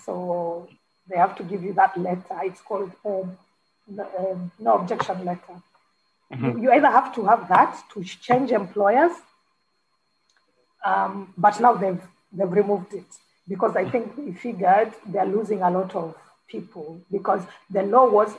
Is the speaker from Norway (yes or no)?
no; Kenya; now in Qatar; because I was running from Kenya. I was not interested.